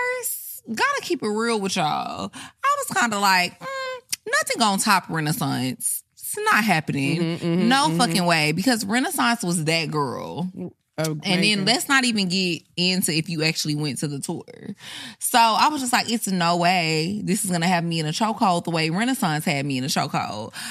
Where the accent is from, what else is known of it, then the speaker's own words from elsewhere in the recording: Texas, United States; but I am from Texas. So I feel like I grew up, like, hearing country music a lot.